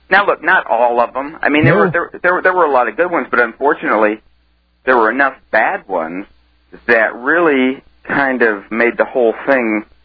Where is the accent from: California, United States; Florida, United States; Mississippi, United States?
Florida, United States; Fort Myers; I was born and raised in South Florida, down in Fort Myers.